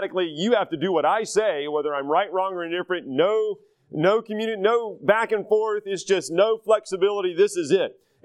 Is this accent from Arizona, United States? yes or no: no; North Carolina, United States; I grew up in North Carolina, and I have experience in this, unfortunately.